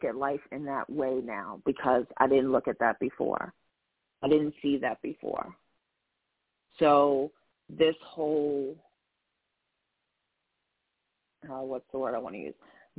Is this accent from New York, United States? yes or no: yes; Queens, New York, United States; I will be going back to Queens, New York, my hometown.